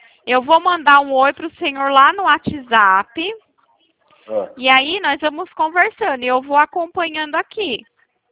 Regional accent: Itu, São Paulo, Brazil; Eu sou daqui de Itu.

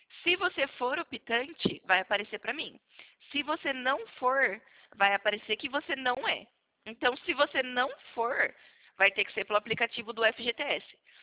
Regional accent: São Carlos, São Paulo, Brazil; São Carlos, interior de São Paulo.

